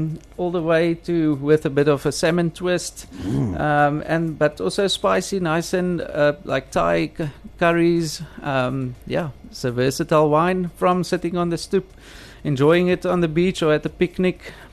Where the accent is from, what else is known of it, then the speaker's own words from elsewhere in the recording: South Africa; But then 2 years later, classic being South African